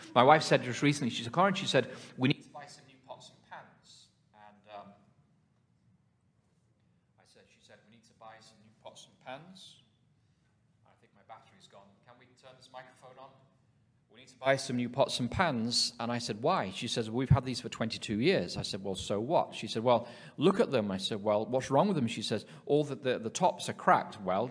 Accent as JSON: {"language": "English", "region": "England", "country": "United Kingdom", "said": "I come from England, and the government, the National Health Service, has been rolling out a track and trace app."}